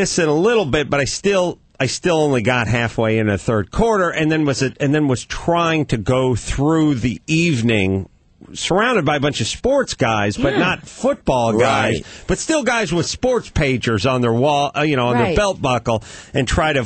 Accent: North Hollywood, California, United States; growing up in North Hollywood, I didn't even know a person that owns skates.

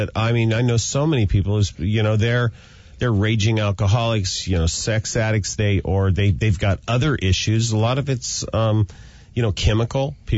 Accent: Seattle, Washington, United States; But I do remember, because I was from Seattle, laying in a hotel in Seattle

